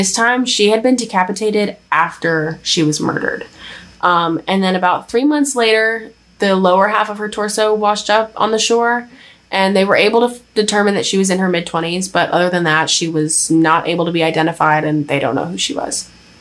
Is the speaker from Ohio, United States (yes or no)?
yes; Ohio, United States; Like, never heard it growing up in Northeast Ohio, so it can't be real.